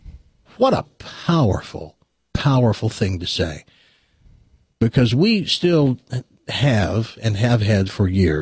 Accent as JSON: {"language": "English", "region": "the South", "country": "United States", "tie": "born or raised there", "said": "Certainly, I grew up in the South."}